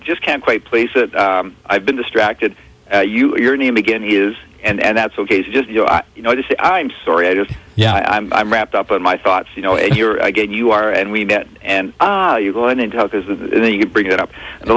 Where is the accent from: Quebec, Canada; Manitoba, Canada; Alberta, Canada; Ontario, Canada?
Manitoba, Canada; Winnipeg; born there; Go, really? Oh, yeah, Winnipeg.